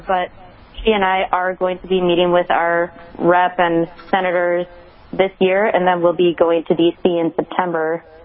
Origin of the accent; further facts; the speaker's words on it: Wisconsin, United States; Yes, and I'm from Wisconsin, so I work with the Wisconsin Gun Owners Association myself.